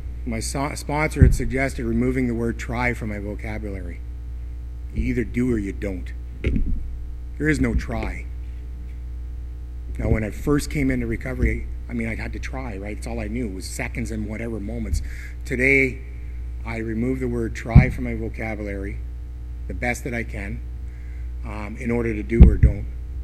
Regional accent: England, United Kingdom; I'm standing between my wife and a friend, and they're both French, I'm English.

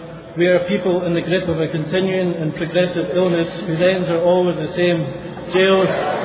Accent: Edinburgh, Scotland, United Kingdom; from Edinburgh in Scotland, and I'm an addict.

